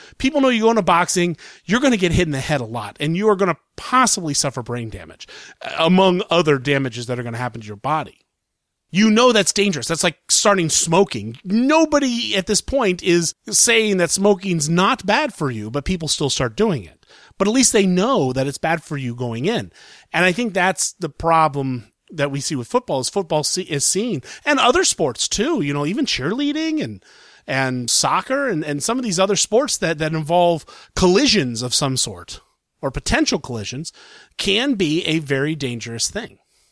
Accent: Columbus, Ohio, United States; I'm from Ohio. I'm from Columbus, Ohio.

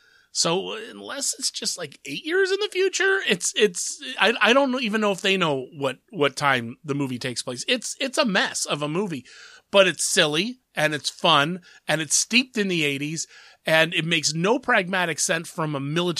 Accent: Columbus, Ohio, United States; We've had two screenings in my hometown of actual screen movies in Columbus, Ohio, which is a major city.

